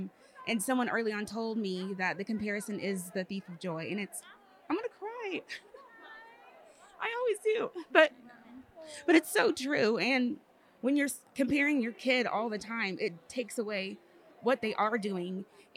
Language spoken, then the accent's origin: English; Texas, United States; I'm from Texas.